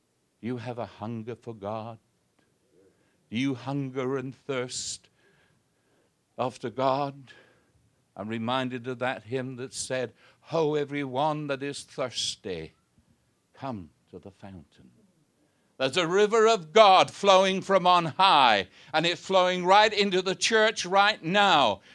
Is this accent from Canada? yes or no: no; United Kingdom; now in United States; being British, I see things from a British point of view.